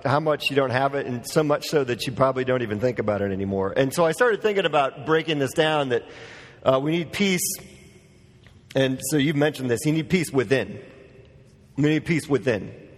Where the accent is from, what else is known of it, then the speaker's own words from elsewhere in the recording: Wisconsin, United States; I'm from Wisconsin. I love it.